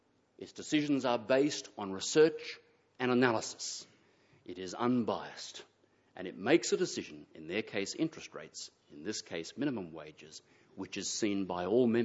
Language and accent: English; Australia; I will be very proud as an Australian